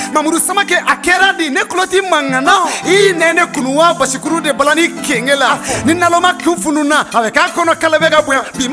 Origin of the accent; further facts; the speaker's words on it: Mali; On est malien pour participer au bon développement de ce pays.